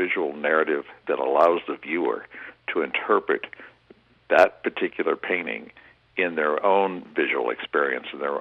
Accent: Illinois, United States; also born or lived in Kansas City; And I came from the Midwest. I'm from Illinois originally, but I also worked in Kansas City for a few years.

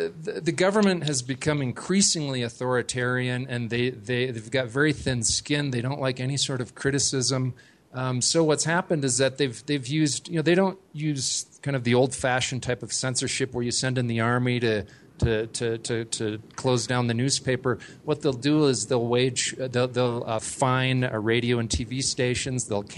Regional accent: United States; Myself as an American going into Venezuela

